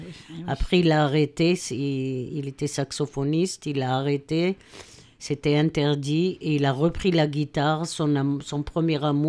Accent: Israel; now in France; Je suis plutôt retournée chez moi en Israël une fois par an.

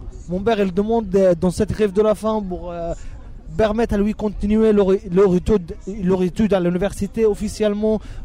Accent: Jerusalem, Palestine; je suis avocat, je suis palestinien, je viens de Jérusalem.

